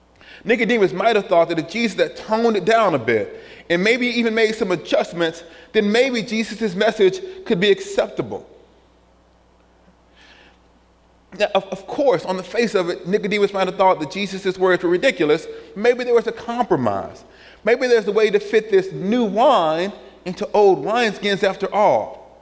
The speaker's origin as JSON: {"language": "English", "region": "Alabama", "country": "United States", "said": "You know, the guys, I'm from the South, Alabama."}